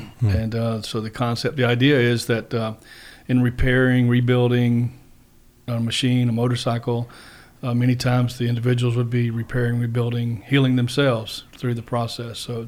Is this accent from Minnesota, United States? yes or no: no; East Point, Georgia, United States; I grew up in East Point. I've been riding motorcycles since I was about 6 years old. I moved to Carroll County around 80, 81. So I've been around this area quite a while.